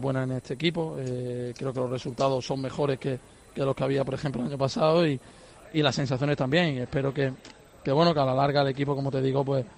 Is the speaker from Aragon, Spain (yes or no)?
no; Málaga, Andalusia, Spain; más para mí que soy de Málaga, que he estado 7 temporadas en el primer equipo